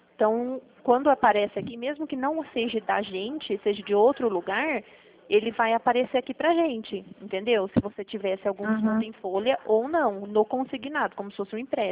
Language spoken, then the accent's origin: Portuguese; Limeira, São Paulo, Brazil; A gente é de Limeira.